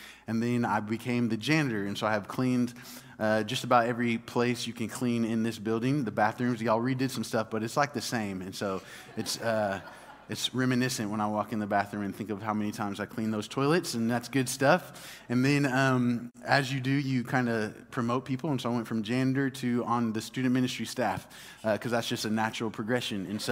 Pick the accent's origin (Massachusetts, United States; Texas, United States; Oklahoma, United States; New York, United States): Texas, United States; Dallas; I grew up in Dallas, and so there's two churches that have impacted my life greatly